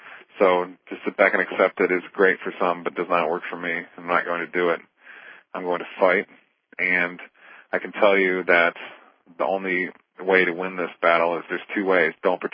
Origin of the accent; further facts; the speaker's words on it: Michigan, United States; when I grew up in Michigan, it was considered more gentle and liberal